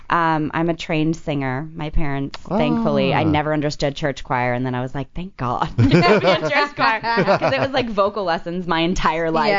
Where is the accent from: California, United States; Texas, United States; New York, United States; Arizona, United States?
Arizona, United States; now, given, I'm from Arizona.